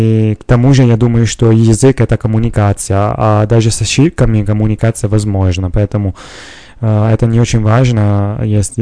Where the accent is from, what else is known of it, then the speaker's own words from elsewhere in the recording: Italy; Russian is a second language; я из Италии, живу около Милана, в маленьком городе. И я говорю по-русски